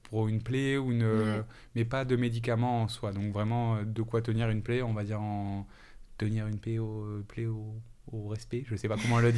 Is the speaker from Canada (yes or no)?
no; Marseille, Provence-Alpes-Côte d'Azur, France; typiquement moi en tant que Marseillais